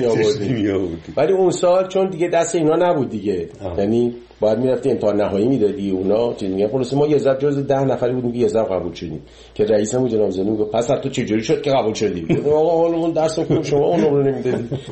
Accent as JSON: {"language": "Persian", "country": "Iran", "moved": "yes", "said": "30 سال 30 خورده سال که از ایران من اومدم بیرون"}